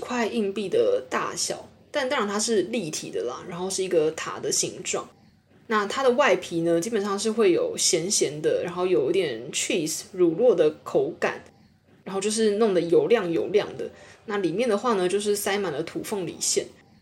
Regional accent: Taiwan; 就跟我在小时候在台湾的英文课学的不太一样

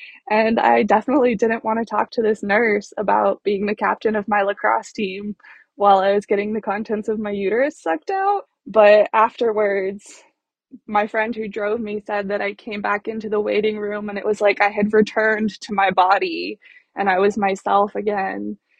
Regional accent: California, United States; And I still think the universe that I grew up in California and not somewhere where you have to leave the state to get an abortion.

